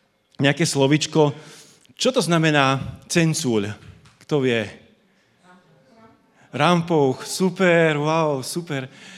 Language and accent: Slovak; Zvolen, Banská Bystrica Region, Slovakia; pochádzam zo Zvolena, stredné Slovensko, ak ste tam niekedy pri Banskej Bystrici boli.